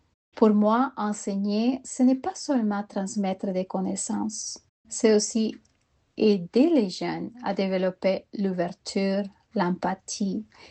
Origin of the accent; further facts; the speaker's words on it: Costa Rica; moved away as an adult; now in Canada; Mon parcours en éducation a commencé chez moi, au Costa Rica, où j'ai enseigné les sciences sociales au secondaire ainsi qu'en éducation aux adultes avant d'émigrer au Canada.